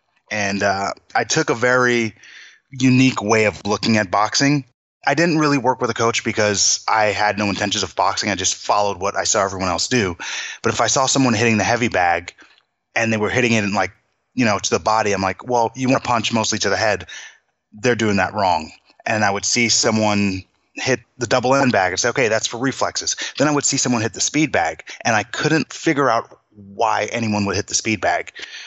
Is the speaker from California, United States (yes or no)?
no; Long Island, New York, United States; I was just a couple miles away from my house growing up in Long Island, New York.